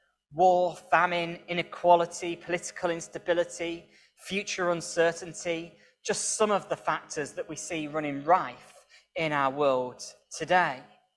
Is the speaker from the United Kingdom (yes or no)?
yes; Leeds, Yorkshire and the Humber, United Kingdom; A little bit about me. I'm from Leeds